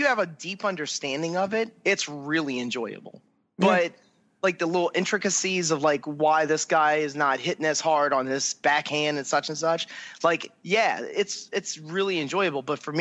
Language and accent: English; the South, United States; Like I'm from the South, you know, and it's like I didn't watch a lot of hockey.